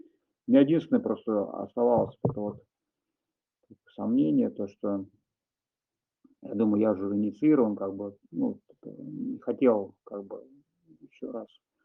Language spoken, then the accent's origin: Russian; Russia; ну, мы из России, там, так-то, так-то.